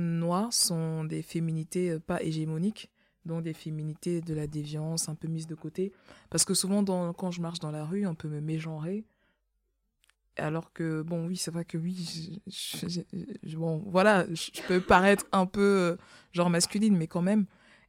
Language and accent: French; Cameroon; born there; je suis née au Cameroun. Et au Cameroun, genre, je suis la norme. Donc, quand je suis avec d'autres Camerounais, je ne suis pas noire.